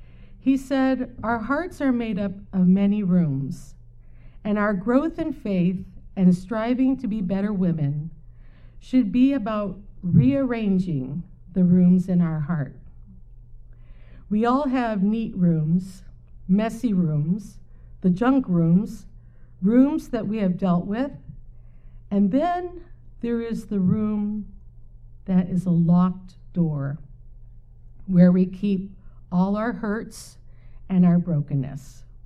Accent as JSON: {"language": "English", "town": "San Diego", "region": "California", "country": "United States", "said": "I'm from San Diego, and you'll hear about that in my story."}